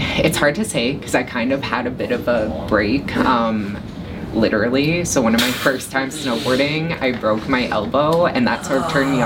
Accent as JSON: {"language": "English", "town": "Lac La Biche", "region": "Alberta", "country": "Canada", "tie": "born or raised there", "said": "Lac La Biche, Alberta, which is my hometown"}